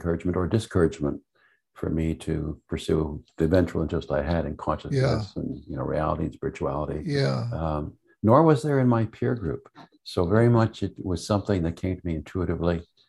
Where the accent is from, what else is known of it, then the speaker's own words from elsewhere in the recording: Montreal, Quebec, Canada; also born or lived in Vermont; I grew up in Montreal.